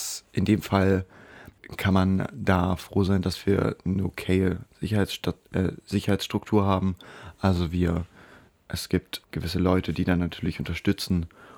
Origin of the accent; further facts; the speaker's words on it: Bitterfeld, Saxony-Anhalt, Germany; Ich komme ja aus Bitterfeld.